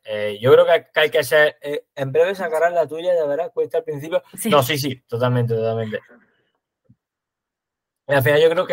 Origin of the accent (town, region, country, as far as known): Andalusia, Spain